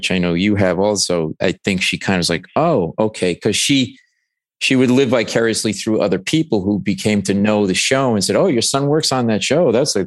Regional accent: Rhode Island, United States; because I grew up middle class in Rhode Island. My parents were high school educated.

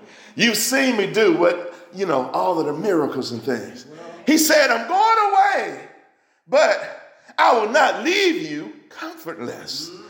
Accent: Alabama, United States; See, told you I was from Alabama. I was on the farm. We didn't have a whole lot, but thank God for where he put me.

